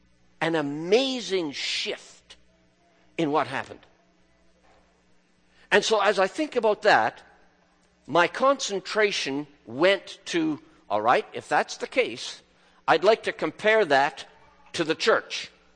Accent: Lethbridge, Alberta, Canada; we're from Lethbridge, Alberta, where the cowboys still ride horses and stuff like that.

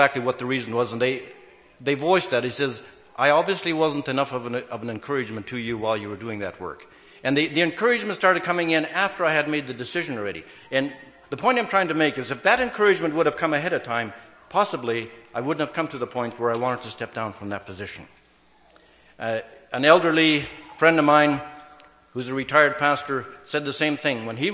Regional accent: Rainier, Ontario, Canada; and I grew up in Rainier, Ontario.

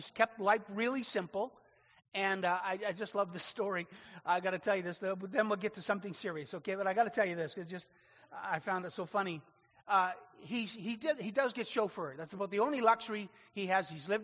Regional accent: Nova Scotia, Canada; I come from Nova Scotia.

